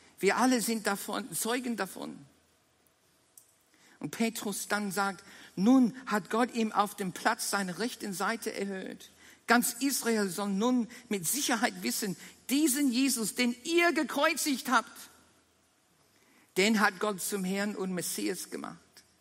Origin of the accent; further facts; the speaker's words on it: Australia; Ich rufe die ganze Zeit, ich bin kein Verbrecher, ich bin Australier.